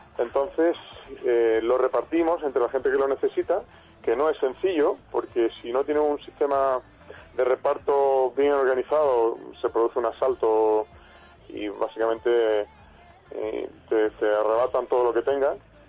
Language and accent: Spanish; Spain; en total somos 21 personas, de la cual somos 5 españoles